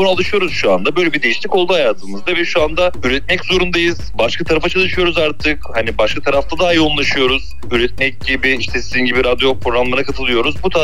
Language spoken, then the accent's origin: Turkish; Erzincan, Turkey; Ben Erzincanlıyım.